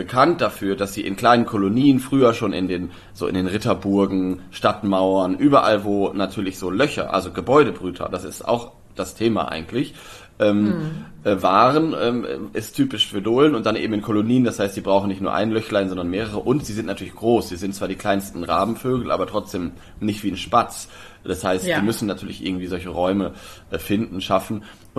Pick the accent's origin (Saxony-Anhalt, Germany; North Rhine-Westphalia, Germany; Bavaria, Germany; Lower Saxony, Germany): Lower Saxony, Germany; bei mir in meiner Heimat Osnabrücker Land, Oldenburger Land, Münsterland, Emsland, also diese ganze Streifen so westlich an der holländischen Grenze runter